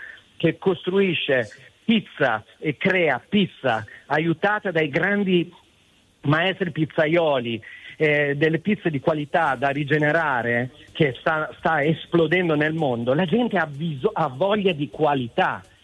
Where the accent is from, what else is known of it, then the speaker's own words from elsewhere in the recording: Modena, Emilia-Romagna, Italy; Io sono di Modena, quindi immaginate voi cosa può essere, no?